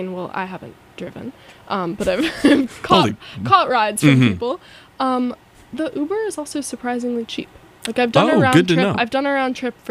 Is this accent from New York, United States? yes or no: yes; Brooklyn, New York, United States; So I grew up in Brooklyn.